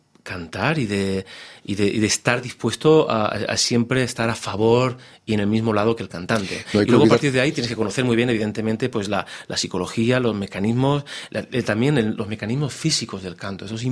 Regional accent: Granada, Andalusia, Spain; como granadino, además, granadino vivo todavía en Granada, tengo mi casa allí, vivo enfrente de la Alhambra

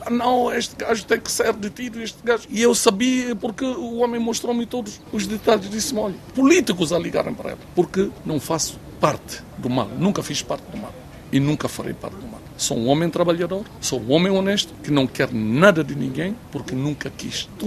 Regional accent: Guinea-Bissau; Antes de ser guineense, primeiro sou africano.

